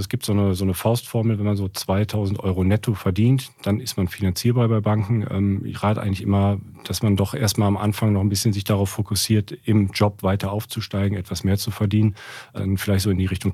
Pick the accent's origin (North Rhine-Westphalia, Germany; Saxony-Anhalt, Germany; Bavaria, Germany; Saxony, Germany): North Rhine-Westphalia, Germany; Cologne; Bin auch Kölner, komm daher, das ist so also mein Herzblut.